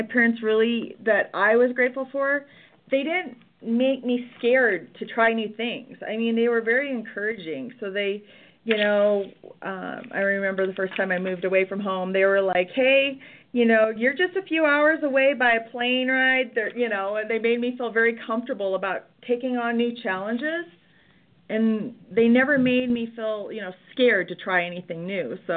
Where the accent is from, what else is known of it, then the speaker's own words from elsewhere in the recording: Rapid City, South Dakota, United States; Well, I'm a Midwest girl. I grew up in Rapid City, South Dakota. It comes out when I say Dakota. Most people can hear that in my accent, I guess.